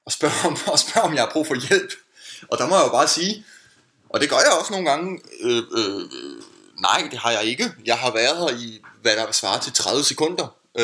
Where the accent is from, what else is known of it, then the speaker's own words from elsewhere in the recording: Aarhus, Central Denmark Region, Denmark; also born or lived in Roskilde; now in Copenhagen, Denmark; Jeg er jo fra Aarhus. Har boet i Aarhus i min ungdom. Flyttet til Roskilde. Tog min gymnasielle uddannelse der. Også min folkeskoleuddannelse i virkeligheden. Nu bor jeg i København. På Amager.